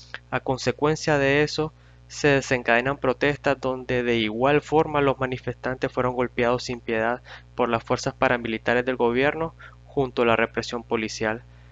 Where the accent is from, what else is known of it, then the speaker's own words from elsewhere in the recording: Nicaragua; un nicaragüense que ama a su patria y solo desea lo mejor para ella.